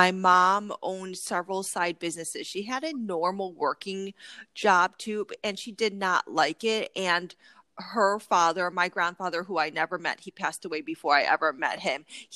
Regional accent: Midwest, United States; now in California, United States; I grew up in the Midwest. We did not have mountains then, and it was really cold

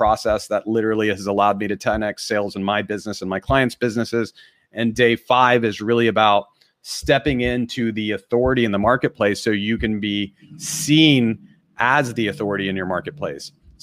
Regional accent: India; I have brown eyes. I'm Indian. I came from Indian parents.

